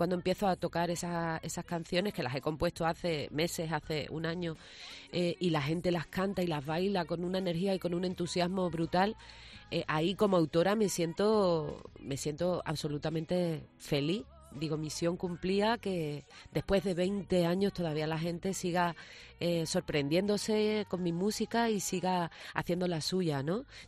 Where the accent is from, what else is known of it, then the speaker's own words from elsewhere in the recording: Cádiz, Andalusia, Spain; Y yo, que vengo de Cádiz, que allí en Cádiz cae una gota y se va todo el mundo